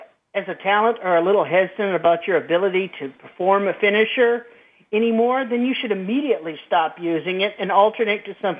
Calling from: Arkansas, United States; from Arkansas.

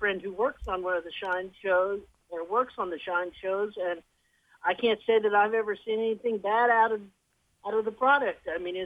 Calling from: Arkansas, United States; from Arkansas.

